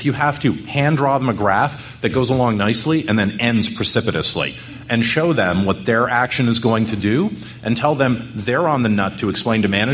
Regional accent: Canada; Yes, I'm Canadian.

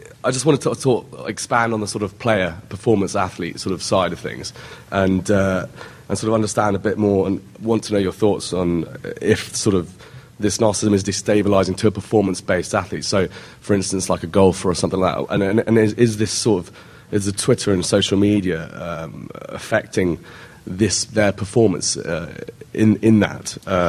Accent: London, United Kingdom

